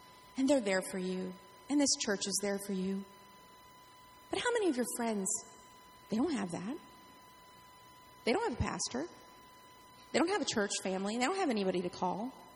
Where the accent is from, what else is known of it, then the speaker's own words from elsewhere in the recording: Baltimore, Maryland, United States; I am originally from Baltimore.